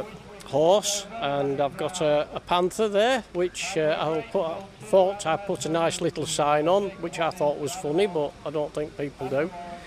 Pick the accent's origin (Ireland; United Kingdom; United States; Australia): United Kingdom; Skidby, Yorkshire and the Humber; I come from Skidby, near Beverley, East Yorkshire.